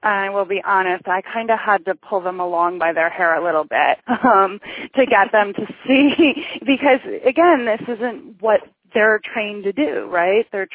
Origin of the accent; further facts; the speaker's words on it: New York, United States; I guess growing up in New York, you become that way.